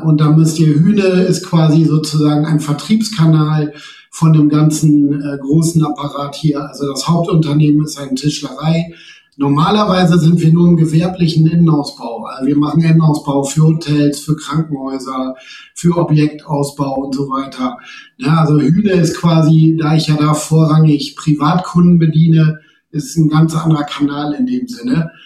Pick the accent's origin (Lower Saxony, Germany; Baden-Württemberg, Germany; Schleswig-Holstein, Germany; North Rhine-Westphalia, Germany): Lower Saxony, Germany; Moin, wie man bei uns im Emsland sagt.